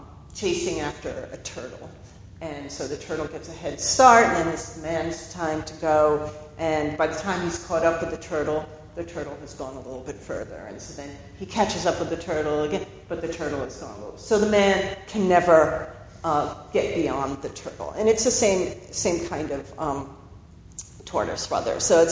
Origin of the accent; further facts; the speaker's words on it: New York City, New York, United States; also born or lived in New Jersey; You know, I was born in New Jersey, but I grew up in New York City